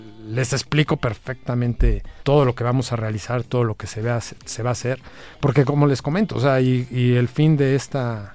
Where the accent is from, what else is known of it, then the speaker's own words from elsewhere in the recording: Mexico; como buenos mexicanos, que a lo mejor en algún principio no estamos satisfechos del diagnóstico